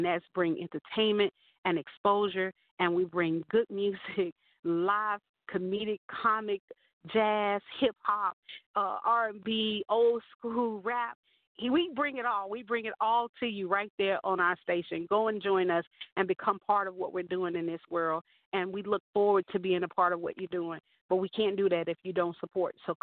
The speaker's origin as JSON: {"language": "English", "region": "Nevada", "country": "United States", "tie": "born or raised there", "said": "I'm your host tonight … live from Las Vegas. I am so happy right here in Nevada, my hometown, but my home state, rather."}